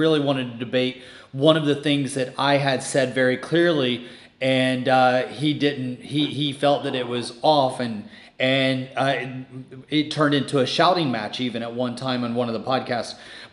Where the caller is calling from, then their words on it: Dubai, United Arab Emirates; right now I'm in Dubai. I'm calling you from Dubai.